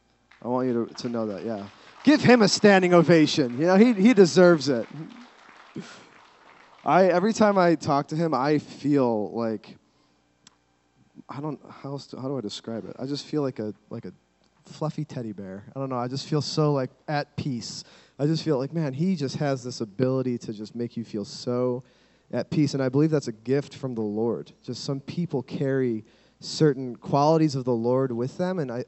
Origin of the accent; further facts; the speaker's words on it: Kalamazoo, Michigan, United States; We come from Kalamazoo, Michigan.